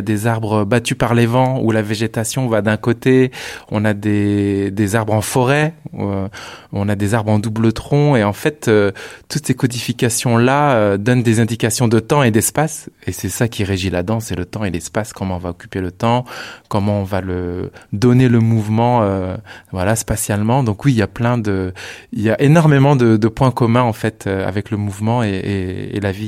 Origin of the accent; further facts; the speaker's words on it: Rennes, Brittany, France; ça fait 25 ans que je danse et je suis rennais